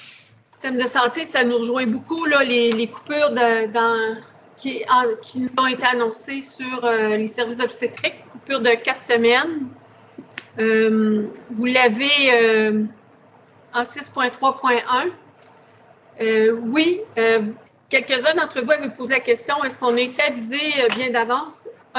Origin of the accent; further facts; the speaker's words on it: Quebec, Canada; les services qu'on a chez nous, au Témiscamingue.